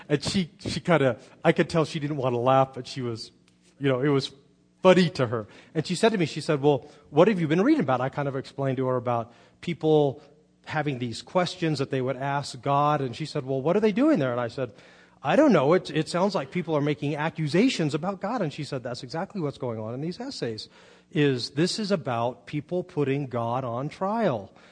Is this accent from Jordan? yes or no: no; Monterey, California, United States; Now, I got it because I was from Monterey, and I love surfing, I love the water, I like boats.